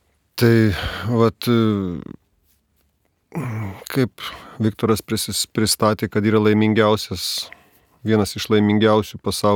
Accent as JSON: {"language": "Lithuanian", "town": "Plungė", "region": "Telšiai County", "country": "Lithuania", "tie": "born or raised there", "said": "gimiau, užaugau Plungėje."}